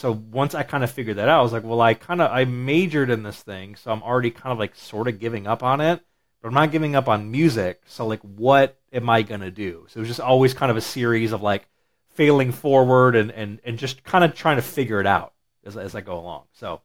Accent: Muskegon, Michigan, United States; No, I'm from Muskegon, so Muskegon is right along Lake Michigan.

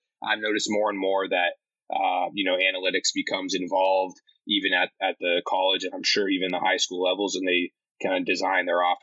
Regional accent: Phoenix, Arizona, United States; And for me also, really one of the biggest things was growing up in Phoenix.

